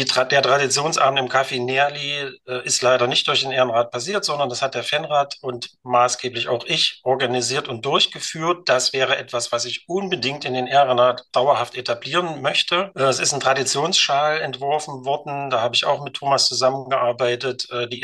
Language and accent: German; Erfurt, Thuringia, Germany; born there; das seht ihr ja auch. Ich bin 50 Jahre alt, in Erfurt geboren